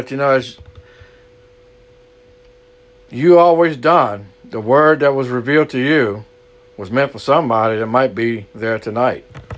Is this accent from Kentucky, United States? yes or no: no; Louisiana, United States; accent: Cajun; because I know I'm an old Cajun boy. And my accent sometimes is not that great.